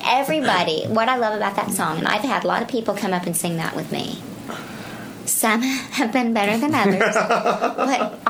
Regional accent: Bible Belt, United States; I'm from the Bible Belt. I'm actually from what GCB is about. Mm-hmm. That's what I grew up with.

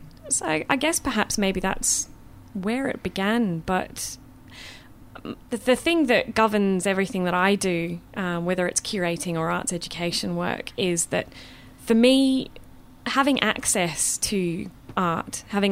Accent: Western Australia, Australia; accent: Australian Scottish; also born or lived in Melbourne; My accent is Australian Scottish, I think. I don't know.

